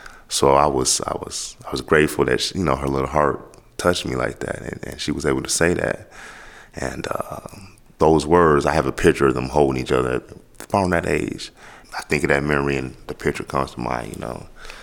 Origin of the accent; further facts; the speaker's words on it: Muskegon, Michigan, United States; I'm from Muskegon, Michigan.